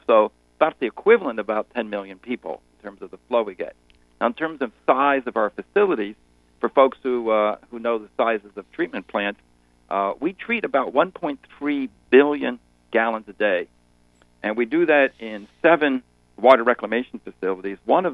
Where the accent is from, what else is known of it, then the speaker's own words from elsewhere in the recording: Pennsylvania, United States; You know, Bob, I grew up in Pennsylvania, and I spent a lot of weekends hiking, backpacking, and camping up in the Appalachian Mountains